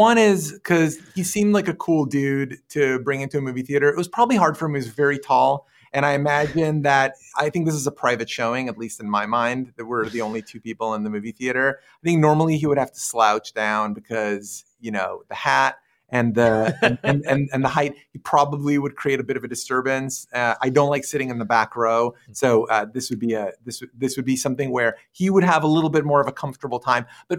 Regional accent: London, United Kingdom; it's my hometown. I was born in London. I live here. This is where I make my home.

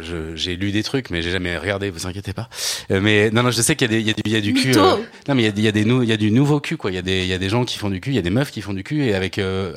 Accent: Normandy, France; c'est que moi j'ai grandi donc en Normandie dans les années 80

